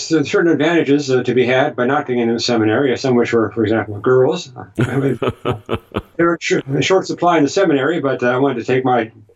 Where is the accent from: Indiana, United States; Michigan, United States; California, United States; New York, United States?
Indiana, United States; So I grew up in Indiana with a very fervent Catholic mother